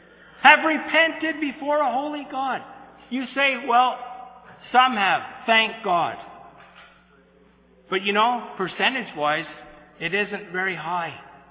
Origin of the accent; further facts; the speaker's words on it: Ottawa, Ontario, Canada; when I was a little boy growing up in Ottawa.